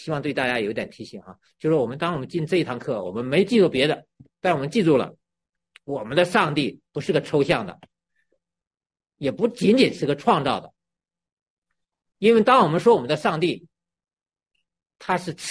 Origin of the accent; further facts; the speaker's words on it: China; 特别我从大陆来的